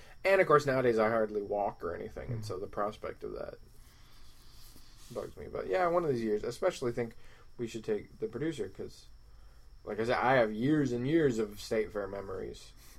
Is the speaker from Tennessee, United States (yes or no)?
no; Oregon, United States; Oregon, Marion County, Oregon.